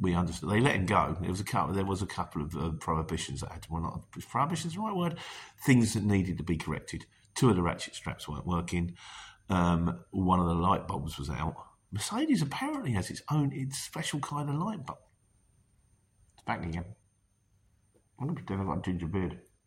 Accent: Luton, East of England, United Kingdom; I'm from Luton, my friend. Yeah, born and bred in Luton, and I'm proud of it.

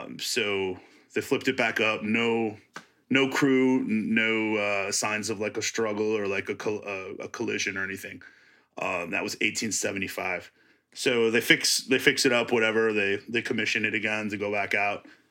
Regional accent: Wisconsin, United States; There's one that's closer to my home here, and I'm from Wisconsin, so we have Lake Michigan.

